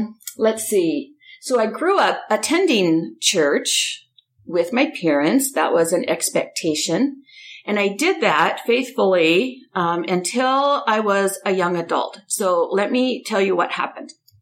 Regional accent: Puyallup, Washington, United States; So I grew up in the South Puget Sound area in a town called Puyallup, Washington.

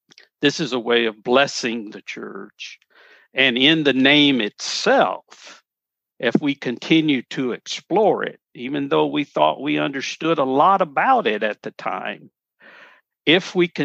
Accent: Paris, Tennessee, United States; my home congregation that I grew up in Parrish, Tennessee, was part of that field.

